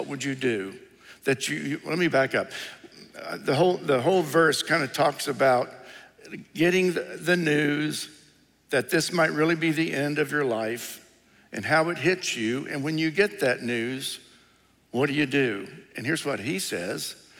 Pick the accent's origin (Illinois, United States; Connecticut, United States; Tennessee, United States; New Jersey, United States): Tennessee, United States; born there; just proves that I was born and that I was born in Tennessee.